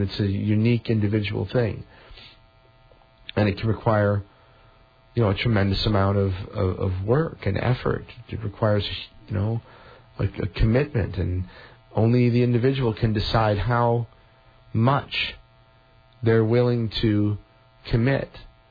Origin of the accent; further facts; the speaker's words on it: Chicago, Illinois, United States; now in Missouri, United States; I'm from the Chicago area originally, but being in Missouri, although for some people it might not be, that great, for me it's amazing.